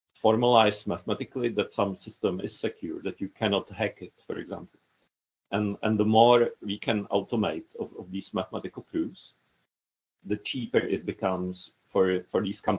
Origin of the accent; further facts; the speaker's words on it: Czechia; English is a second language; also born or lived in United States / Netherlands; I moved from the Netherlands to Czech Republic. I'm originally Czech.